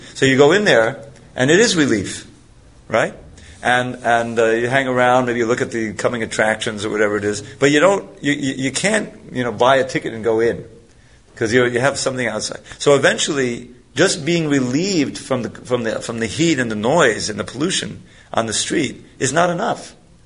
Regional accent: New York City, New York, United States; Because I grew up in New York, so sometimes in the summer it gets very hot and muggy in New York City, you know.

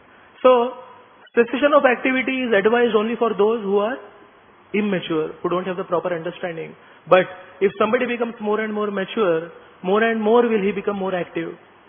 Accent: Maharashtra, India; first language Marathi; English is a second language; In my native language, which is Marathi, there's a saying, Roz mare tala kon rade.

